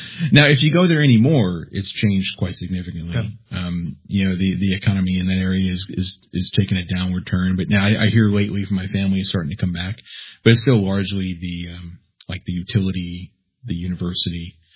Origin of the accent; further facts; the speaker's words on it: Staten Island, New York, United States; also born or lived in Brooklyn; So I actually born and raised in New York City, born in Brooklyn. Then where my family spent most of my memorable life in Staten Island.